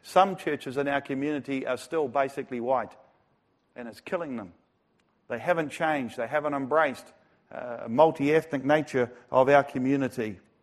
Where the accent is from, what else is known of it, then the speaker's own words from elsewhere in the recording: Ireland; because, you know, I'm Irish.